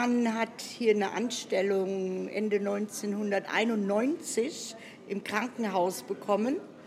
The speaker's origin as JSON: {"language": "German", "country": "Italy", "lives_now": "Dannenberg, Germany", "said": "Ja, ich bin Italienerin."}